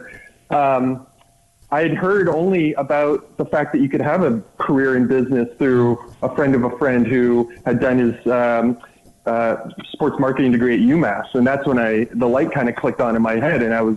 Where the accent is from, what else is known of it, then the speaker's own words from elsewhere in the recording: Toronto, Ontario, Canada; And then, naturally, growing up in Toronto, huge fans of NFL and NBA.